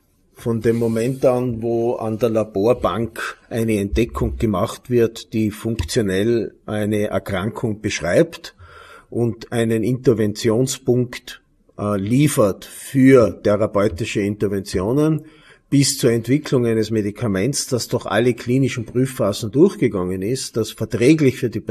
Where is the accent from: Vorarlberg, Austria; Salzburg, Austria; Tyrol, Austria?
Tyrol, Austria; Schwaz; meine Heimatstadt, in der ich aufgewachsen bin und der ich ansässig bin, ist Schwarz, und Schwarz hat ca. 14.000 Einwohner.